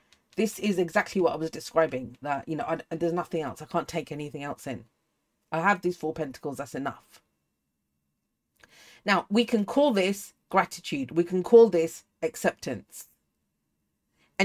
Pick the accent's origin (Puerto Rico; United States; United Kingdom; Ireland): United Kingdom; I know I'm British, but I'm not always sarcastic.